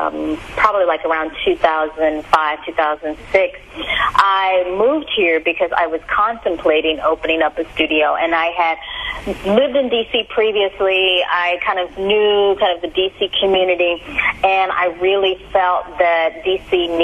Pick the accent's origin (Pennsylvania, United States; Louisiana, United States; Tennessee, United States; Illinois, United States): Louisiana, United States; now in Washington, United States; I am originally from Louisiana.